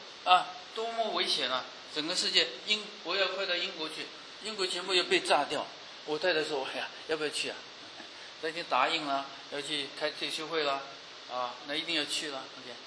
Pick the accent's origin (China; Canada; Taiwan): China; Guangdong; 我是广东人，几乎山珍海味这么吃尽了，啊，不但从台湾吃到美国，啊，从美国吃到澳门